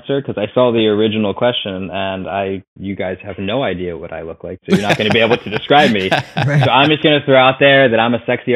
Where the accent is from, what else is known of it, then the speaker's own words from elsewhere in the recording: Philadelphia, Pennsylvania, United States; So I'm from Philly.